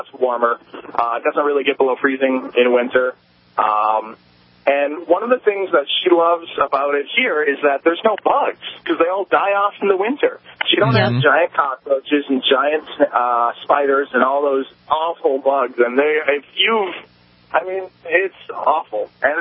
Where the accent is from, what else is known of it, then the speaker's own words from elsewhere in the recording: Fargo, North Dakota, United States; I'm from Fargo, North Dakota, where it's actually colder than New Hampshire